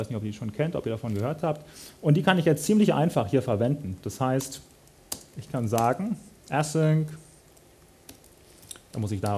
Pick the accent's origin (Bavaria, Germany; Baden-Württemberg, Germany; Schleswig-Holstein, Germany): Bavaria, Germany; Munich; Ich komme übrigens aus München. Wunderschöne Stadt.